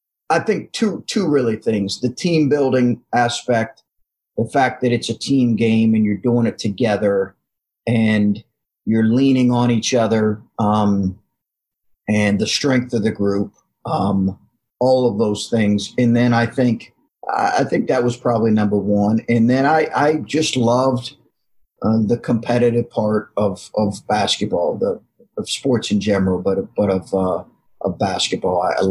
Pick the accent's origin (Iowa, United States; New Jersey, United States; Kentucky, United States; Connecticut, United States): Kentucky, United States; Lexington; I grew up in Lexington, Kentucky, basketball crazy area, basketball crazy state.